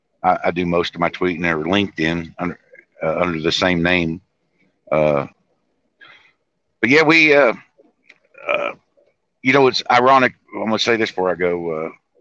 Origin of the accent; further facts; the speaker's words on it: United States; I'm an American. I want to get along with other Americans.